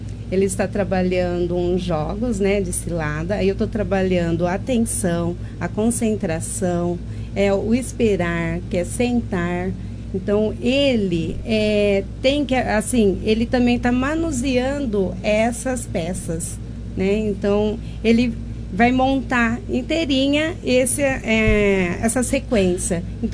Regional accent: Jaboticabal, São Paulo, Brazil; Já tem uns 4 anos, né, que eu trabalho aqui na prefeitura daqui. Eu sou de Jabuticabal.

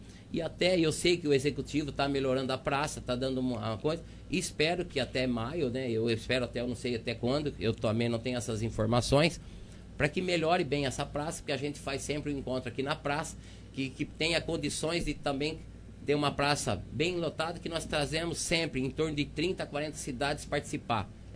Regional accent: Monte Alto, São Paulo, Brazil; born there; eu nasci em Monte Alto, nas mãos do Dr. José de Paulo Eduardo. Já faz um tempinho, né?

